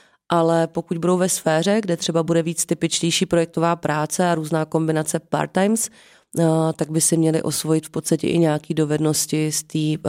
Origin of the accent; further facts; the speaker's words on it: Jablonec nad Nisou, Liberec Region, Czechia; já jsem původně z Jablonce, tak kdybych se vrátila teď do Jablonce